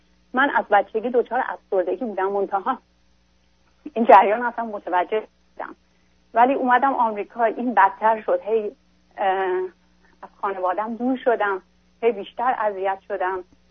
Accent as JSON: {"language": "Persian", "country": "Iran", "tie": "born or raised there", "moved": "yes", "lives_now": "United States", "said": "من توی ایران بزرگ شدم. الان 11 ساله که آمریکا هستم."}